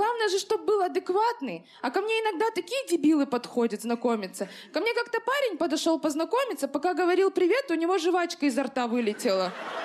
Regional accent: Kazakhstan; moved away as an adult; now in Moscow, Russia; я по национальности казашка, и год назад переехала в Москву.

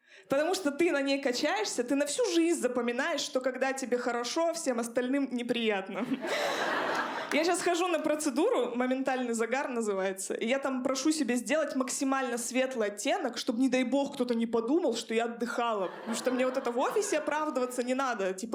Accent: Chelyabinsk, Chelyabinsk Oblast, Russia; Я из Челябинска, я вот в этом своем ублюдском дворе в Челябинске очень многому научилась, правда.

